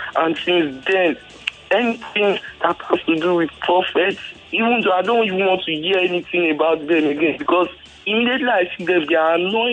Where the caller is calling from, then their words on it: Ikorodu, Lagos, Nigeria; I'm calling from Ikorodu.